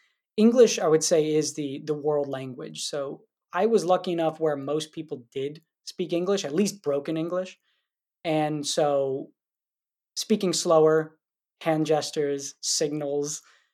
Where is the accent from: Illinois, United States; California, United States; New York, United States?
New York, United States; now in Baltimore, United States; personal relationships that I had had just from growing up in New York.